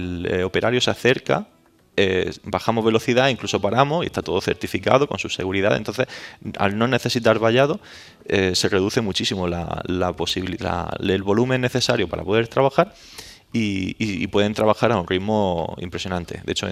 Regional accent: Almería, Andalusia, Spain; Yo soy de Almería.

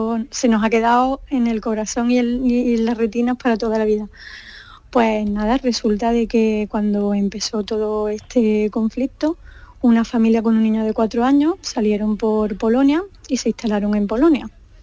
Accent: Palma del Río, Andalusia, Spain; born there; Nací en Palma del Río, un pueblecito de Córdoba. Bueno, un pueblecito no, una ciudad.

